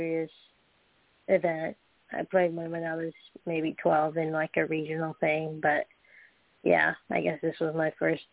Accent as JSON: {"language": "English", "country": "Colombia", "tie": "born or raised there", "second_language": "English", "said": "Colombia, South America."}